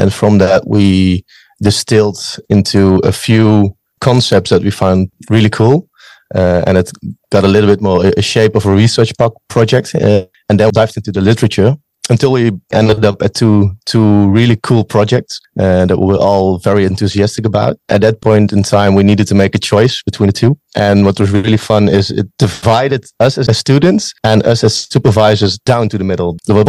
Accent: Netherlands; I'm from the Netherlands. I'm basically in my last year of my master's now. I also did my bachelor here in Wageningen, so I've been in this town for 6 years now

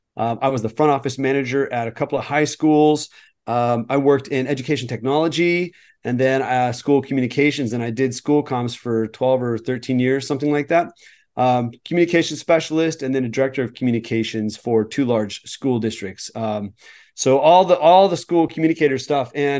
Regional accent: Wichita, Kansas, United States; now in California, United States; Born and raised. Yeah. Born and raised Wichita, Kansas, which is one of the districts I'm hoping to connect with in October to do some videos with.

